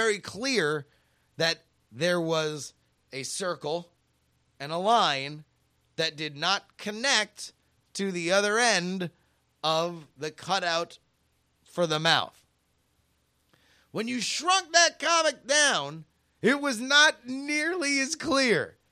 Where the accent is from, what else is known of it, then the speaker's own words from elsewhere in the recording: Canada; I have never been outside of North America. I'm from Canada, and I've only been to the U.S. a handful of times